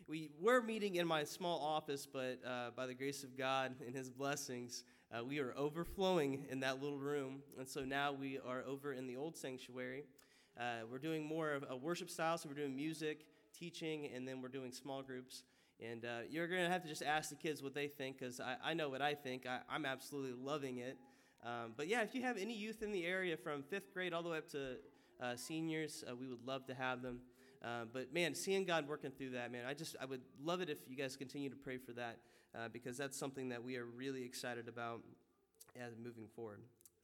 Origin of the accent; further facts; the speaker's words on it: Trenton, Missouri, United States; I'm originally from Trenton, Missouri, and so not too far from here. I grew up there.